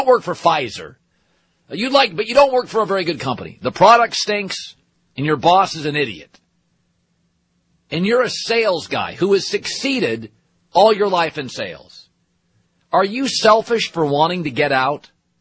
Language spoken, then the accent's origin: English; Seattle, Washington, United States; I could leave for one market because I was from Seattle. I could leave for Seattle.